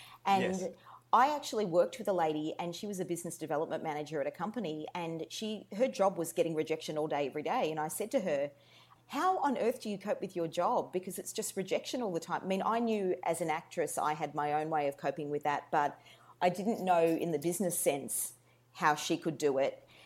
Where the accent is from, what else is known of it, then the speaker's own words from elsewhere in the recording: Melbourne, Victoria, Australia; first language Polish; English is a second language; But I was born and raised in Melbourne, though my first language was probably a combination of Polish mixed with some German and English.